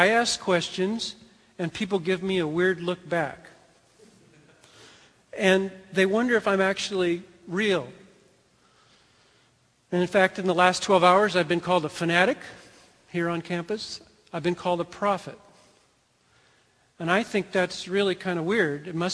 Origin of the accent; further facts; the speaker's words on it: California, United States; Now, Jim just said that, but I'm the expert because I'm from California.